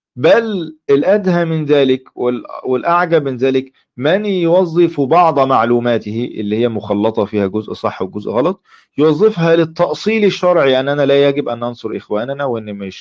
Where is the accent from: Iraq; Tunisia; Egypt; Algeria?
Egypt; طبيعي أنا مصري، طبيعي أن في أشياء بتذكرني بانتماء بلدي، عيلتي، لهجتي